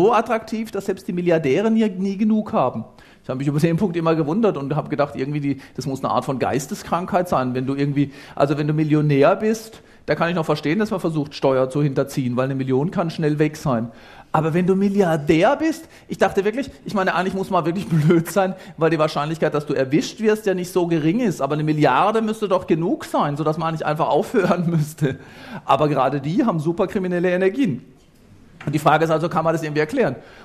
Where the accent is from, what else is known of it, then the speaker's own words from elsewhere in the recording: Baden-Württemberg, Germany; ich komme aus dem Hochschwarzwald, aus dem ganzen südlichen Hochschwarzwald, Feldberggebiet. Und natürlich sind wir auch Alemannen.